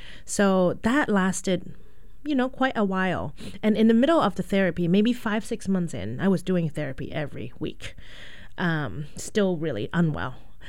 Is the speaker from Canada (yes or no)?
no; England, United Kingdom; now in United States; I was told before I came here from England that America is, you know, wealthy